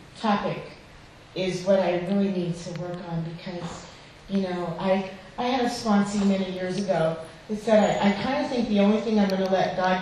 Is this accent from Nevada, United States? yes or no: yes; Carson City, Nevada, United States; also born or lived in Long Beach, California; I'm a compulsive overeater, and I'm from Carson City, Nevada.